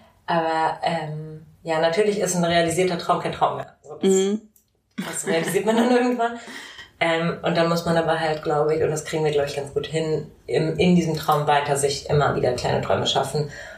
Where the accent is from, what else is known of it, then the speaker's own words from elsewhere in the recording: Marburg, Hesse, Germany; wir sind in Marburg aufgewachsen, also in Hessen, genau. Und dann zur Schule gegangen und dann zum Studieren weggegangen nach Lüneburg